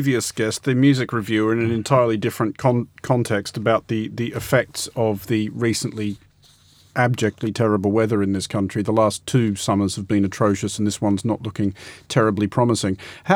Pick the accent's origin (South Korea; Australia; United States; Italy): Australia; I grew up in Australia, and most of the places I grew up in had gardens